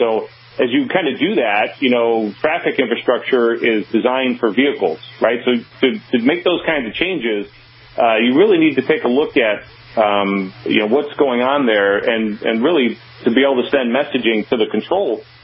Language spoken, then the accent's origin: English; Ohio, United States; now in North Carolina, United States; I was born and raised in Ohio, lived there for a long time, and then just, the way traffic patterns and signals and that in North Carolina are significantly different than what they are in Ohio.